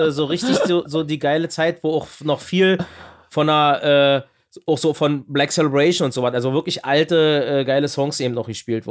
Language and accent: German; Frankfurt, Brandenburg, Germany; now in Berlin, Germany; ich komme aus Frankfurt-Oder